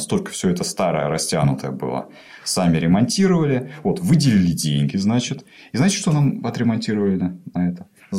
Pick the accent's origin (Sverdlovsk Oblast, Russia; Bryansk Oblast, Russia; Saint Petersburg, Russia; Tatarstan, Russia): Saint Petersburg, Russia; also born or lived in Kingisepp; начинал здесь, в Питере. Я же питерский. Угу. Получается, родился в Кингисеппе. В семье учителей.